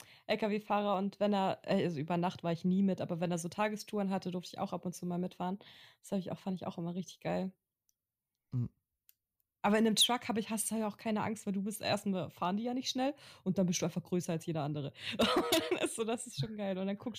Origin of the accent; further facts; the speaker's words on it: Kiel, Schleswig-Holstein, Germany; also born or lived in Rendsburg / Brandenburg; geboren bin ich in Rendsburg. Dann, aber ich kann mich nur an Kiel erinnern und da haben wir zuerst in Mettenhof in so einer Wohnung gewohnt mit meiner Cousine und meiner Tante zusammen.